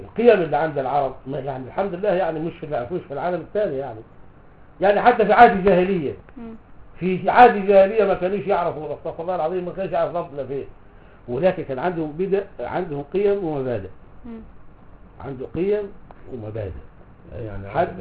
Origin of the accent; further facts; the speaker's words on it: Morocco; احنا عندنا كمغاربه ممنوع عندنا